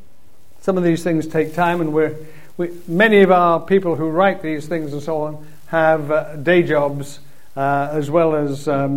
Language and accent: English; Canada; As a Canadian, I've got to admit, my French isn't that good.